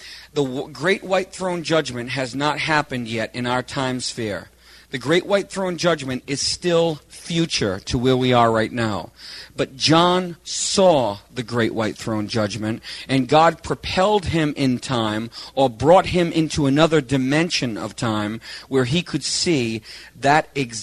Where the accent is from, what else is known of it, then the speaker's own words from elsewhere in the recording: United States; born there; I was born a male and not a female. I was born white and not black. I was born in America and not in Africa.